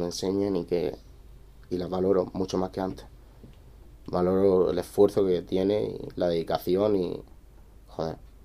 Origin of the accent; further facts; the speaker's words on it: Spain; A veces hay un chico ahí que somos todos españoles y sí que hablamos mucho español y se nos olvida que está ahí el chico.